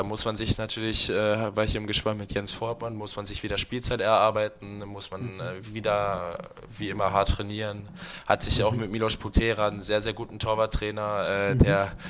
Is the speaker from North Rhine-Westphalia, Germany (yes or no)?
yes; Bad Salzuflen, North Rhine-Westphalia, Germany; also born or lived in Minden / Lübeck; Also ich komme aus Bad Salzuflen, das ist keine große Stadt. War dann in Minden, das ist auch keine große Stadt und Lübeck ist erst recht keine große Stadt.